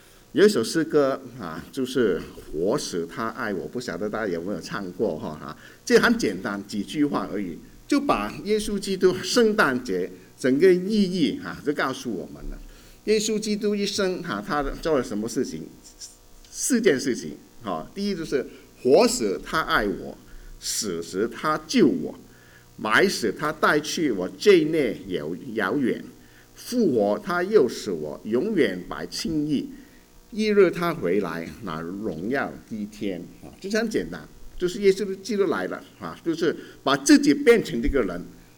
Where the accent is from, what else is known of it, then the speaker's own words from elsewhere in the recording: Chaozhou, Guangdong, China; 我是潮州人